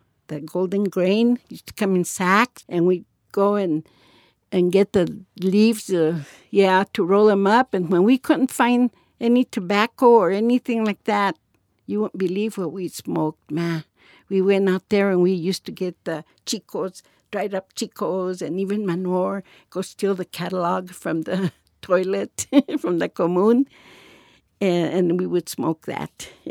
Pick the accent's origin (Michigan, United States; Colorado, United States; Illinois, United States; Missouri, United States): Colorado, United States; I was born September the 14th, 35 in Mata V